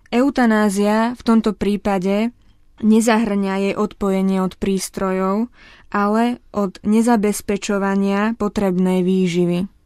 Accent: Banská Bystrica, Banská Bystrica Region, Slovakia; now in Rome, Italy; Keďže študujeme tu v Ríme, nemáme takú možnosť sledovať tak dôkladne a pozorne dianie na Slovensku.

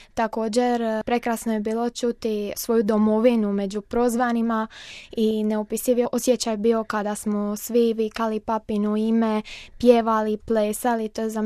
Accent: Split, Split-Dalmatia County, Croatia; dolazim iz Splita.

